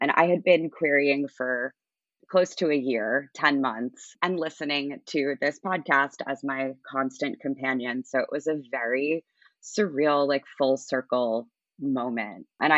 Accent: New Jersey, United States; I went back to my hometown, which is in Monmouth County, New Jersey, Jersey Shore hometown.

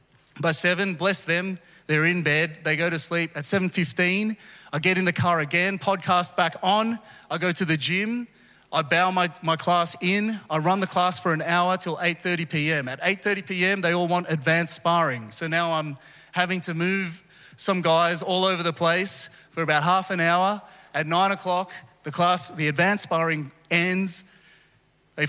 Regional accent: Philippines; For me as a Filipino, there are some that I don't agree

